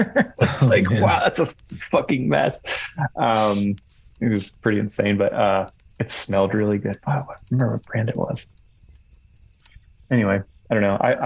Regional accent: Northeast, United States; You know, I'm from the Northeast.

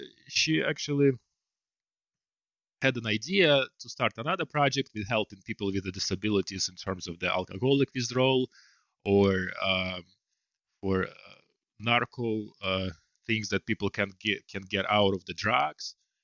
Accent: Russia; now in United States; as I come from Russia and I need to do anything to get money in the United States, and I had no really like connections, nothing.

